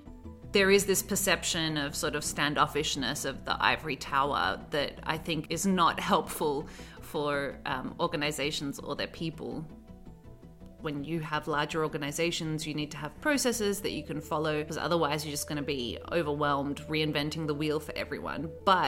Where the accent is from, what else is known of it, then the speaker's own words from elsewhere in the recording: Australia; So for me as an Australian, I'm straight to the point.